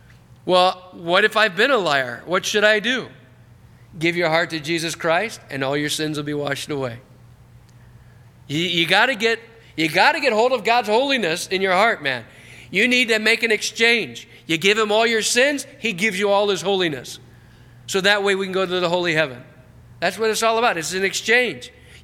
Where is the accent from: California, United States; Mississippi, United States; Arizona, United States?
California, United States; Los Angeles; Obviously, I'm from Los Angeles, right?